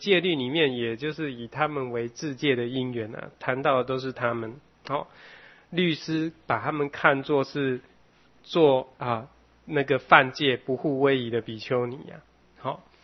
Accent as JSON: {"language": "Chinese", "country": "China", "said": "不是说我们中国人讲在天上飞的龙"}